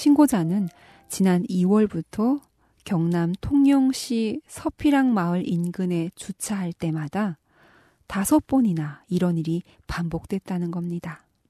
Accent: North Korea

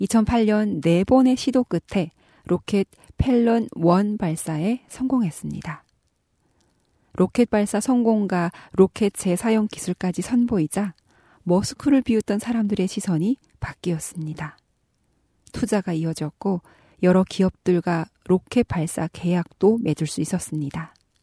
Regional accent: North Korea

